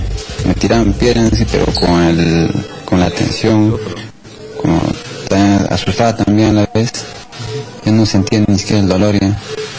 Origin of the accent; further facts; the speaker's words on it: Huancayo, Junín, Peru; Porque como buen huancaíno que soy, buen peruano, voy a seguir adelante.